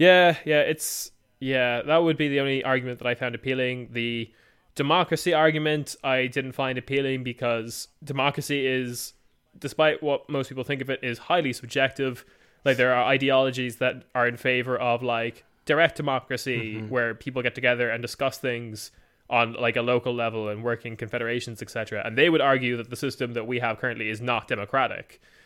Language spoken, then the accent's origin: English; Ireland; we come from Ireland, and yeah, we see the UK as not being as democratic because we come from a republic